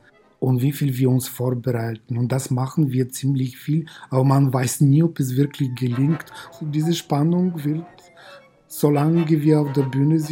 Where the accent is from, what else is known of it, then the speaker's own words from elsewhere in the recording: Bulgaria; German is a second language; Ich komme aus Bulgarien und ich bin Mitglied beim Klangforum seit Ende 2003.